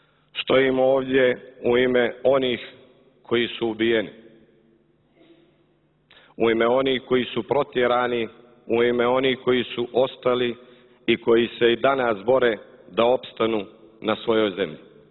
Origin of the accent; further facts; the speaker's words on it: Montenegro; Kao Srbi iz Crne Gore imamo posebnu odgovornost.